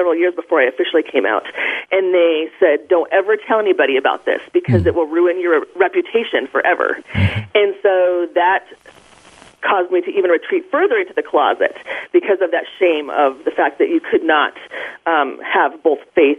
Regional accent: Colorado Springs, Colorado, United States; I was raised in Colorado Springs, Colorado, which is and continues to be a very conservative, evangelical-based religious town.

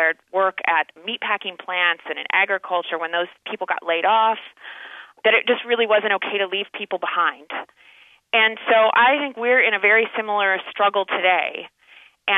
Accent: Iowa, United States; I'm actually originally from Iowa. I'm an Iowa girl, and I have been a Midwesterner my whole life.

